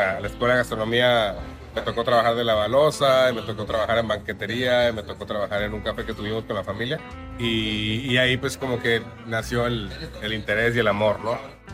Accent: Tijuana, Baja California, Mexico; como somos tijuanenses haciendo un proyecto en Tijuana para Tijuana

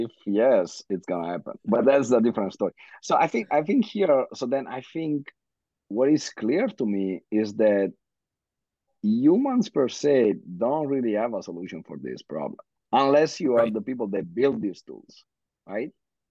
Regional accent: Italy; English is a second language; I come from Italy where we write completely differently from that, right? On top yeah. of not being a native speaker.

